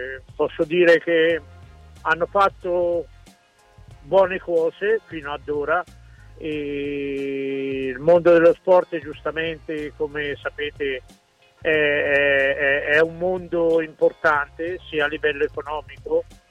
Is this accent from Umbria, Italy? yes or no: yes; Gubbio, Umbria, Italy; io sono di Gubbio e sono nato a Gubbio